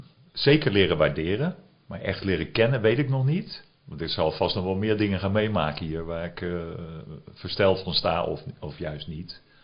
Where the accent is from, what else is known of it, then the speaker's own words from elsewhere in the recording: Rotterdam, South Holland, Netherlands; accent: Rotterdam; moved away as an adult; Als ik terug verlang, dan denk ik aan mooie ervaringen uit mijn jeugd. Ik heb er maar tot mijn 26e gewoond.